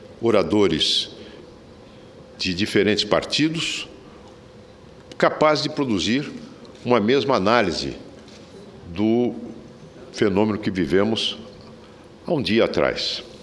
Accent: São José do Rio Preto, São Paulo, Brazil; No meu estado de São Paulo, por exemplo, na minha cidade natal, São José do Rio Preto

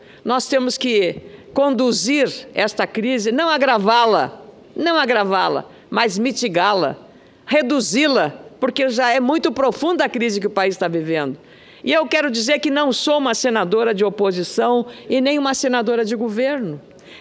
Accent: Rio Grande do Sul, Brazil; eu, como gaúcha, fico feliz porque o Rio Grande do Sul começou esse projeto

